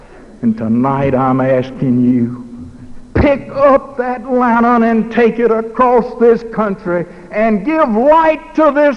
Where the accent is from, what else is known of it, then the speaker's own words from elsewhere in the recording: Alabama, United States; You know, I come from Alabama, and we claim to have a pretty good football team down there.